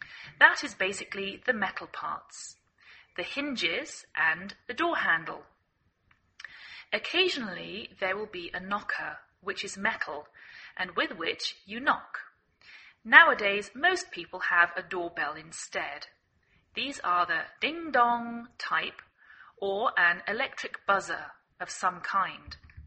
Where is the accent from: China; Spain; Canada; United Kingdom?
United Kingdom; England; now in United States